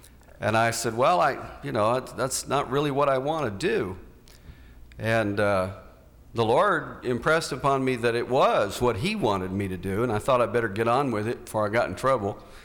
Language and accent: English; Garland, Texas, United States; because I grew up in Garland, which is about 35 miles from McKinney.